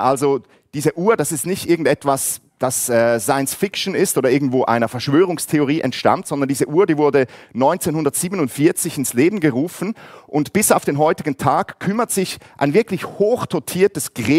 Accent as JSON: {"language": "German", "country": "Switzerland", "accent": "Swiss", "lives_now": "Hamburg, Germany", "said": "Ich bin 44 Jahre alt. Ich wohne mit meiner Familie in Hamburg. Aber eigentlich sind wir Schweizer, wie ihr vielleicht an meinem Dialekt gehört habt. Und wir wohnen in Hamburg mitten in diesem Brennpunkt St. Pauli, also wirklich Downtown"}